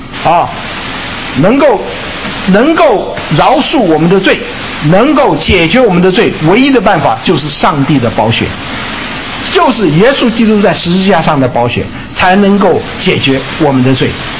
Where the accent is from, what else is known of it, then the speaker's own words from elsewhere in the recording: Taiwan; 我们从台湾来的没有这个话啊，这个在国内才有啊